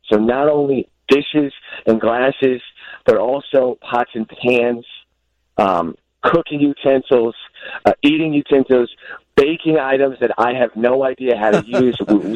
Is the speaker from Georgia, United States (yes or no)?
no; St. Louis, Missouri, United States; I'm not specifically from the Chicago area. I'm from St. Louis, so still the Midwest.